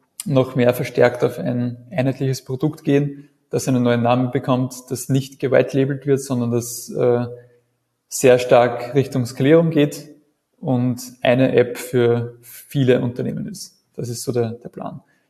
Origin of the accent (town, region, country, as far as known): Austria